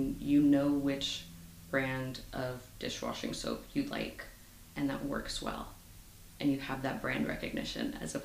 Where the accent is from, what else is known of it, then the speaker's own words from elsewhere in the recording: Houston, Texas, United States; moved away as an adult; now in London, United Kingdom; Growing up in Houston, it's smaller in population than London is, but it is physically massive. It is very spread out.